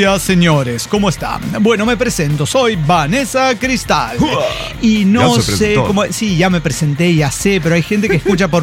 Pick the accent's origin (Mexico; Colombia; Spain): Mexico; Guanajuato; Somos de Guanajuato y nos vale mucha verga otros lugares como Kenia, Etiopía